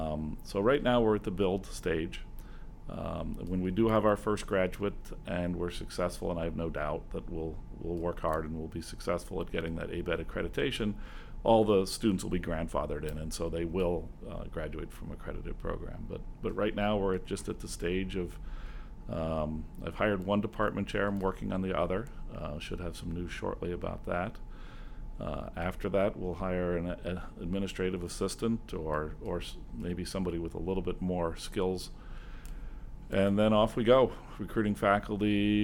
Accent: Los Alamos, New Mexico, United States; I'm originally from Los Alamos, New Mexico.

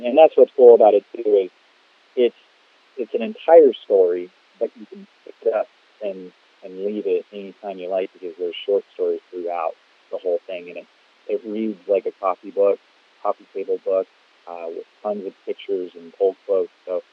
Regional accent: Vancouver, Washington, United States; I grew up in Vancouver, Washington.

